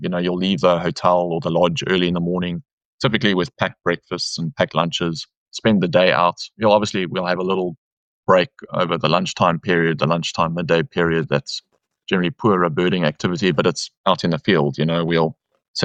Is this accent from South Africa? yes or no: yes; South Africa; growing up in South Africa and doing a lot of birding all around sort of Southern Africa